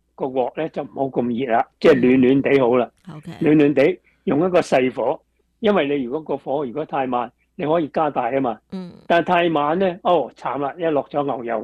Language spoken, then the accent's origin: Cantonese; China; 哦，一般我哋中国人做咧，多数都系豉汁炒